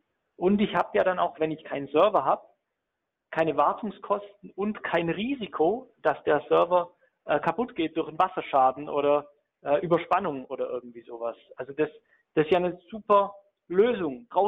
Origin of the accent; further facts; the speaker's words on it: Baden-Württemberg, Germany; Als Schwabe muss ich das fragen.